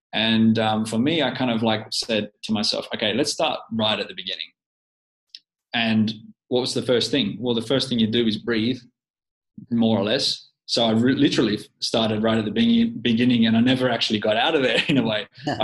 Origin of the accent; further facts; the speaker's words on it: Australia; now in Finland; I'm actually an Aussie. You probably detect that from my accent.